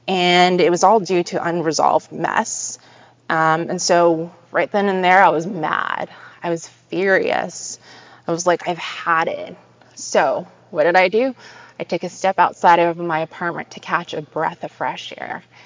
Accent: California, United States; I was born and raised in California with my two sisters and my parents.

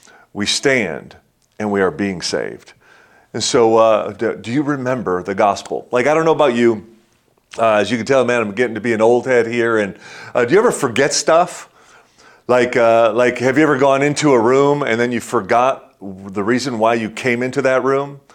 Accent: Detroit, Michigan, United States; it was in 1987 in my hometown of Detroit

